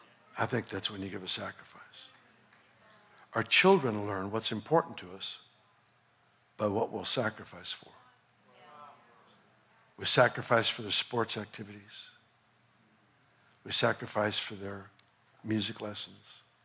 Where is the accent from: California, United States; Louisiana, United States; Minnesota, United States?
California, United States; Sacramento; also born or lived in Los Angeles; I was raised in Sacramento, L.A., then up here, and I've always been a San Francisco Giants fan.